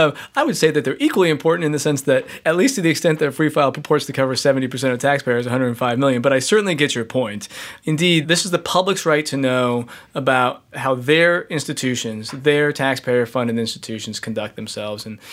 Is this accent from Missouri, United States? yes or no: no; California, United States; including in my home state of California